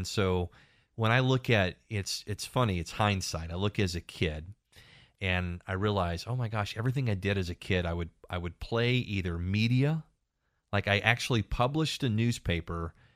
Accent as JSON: {"language": "English", "town": "Waco", "region": "Texas", "country": "United States", "tie": "born or raised there", "said": "And growing up in Waco, Texas, shadows of Baylor University"}